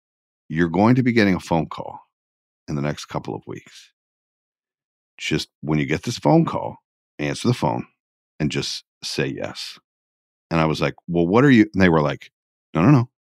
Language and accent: English; Georgia, United States; I'm from Georgia.